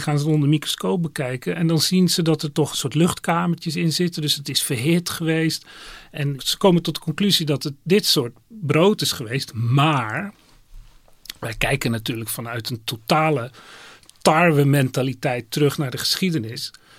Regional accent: Netherlands; Maar goed, we zijn Hollanders, dus als ik laffa brood noem, dan moet dat kunnen.

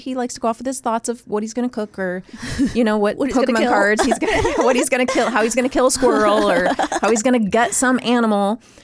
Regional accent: United States; I'm American, damn it.

